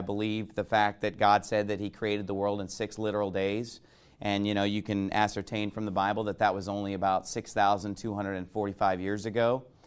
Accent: United States; for standing up for my Fourth Amendment rights as an American.

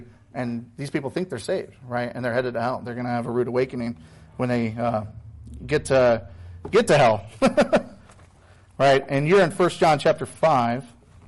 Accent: South Bend, Indiana, United States; Today I will be preaching on something that, an event that happened in my hometown, South Bend, Indiana.

